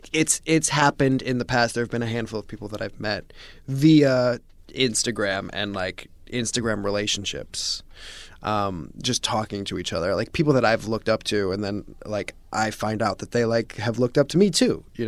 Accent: Chicago, Illinois, United States; I mean, I was very involved in theater growing up in the city of Chicago

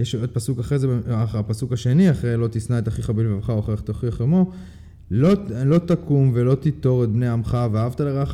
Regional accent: Hadera, Haifa District, Israel; עכשיו, אני גדלתי בחדרה. חדרה החזק שורד, סבבה? אני גדלתי לפי חוקי הג'ונגל.

